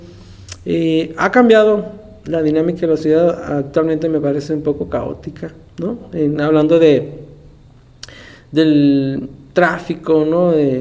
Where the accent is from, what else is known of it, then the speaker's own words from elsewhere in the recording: Tijuana, Baja California, Mexico; me he dado cuenta que en los tours o algo así, de pronto somos de Tijuana